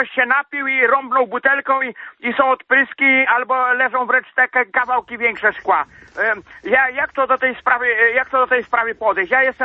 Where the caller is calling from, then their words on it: Grudziądz, Kuyavian-Pomeranian Voivodeship, Poland; spod Grudziądza.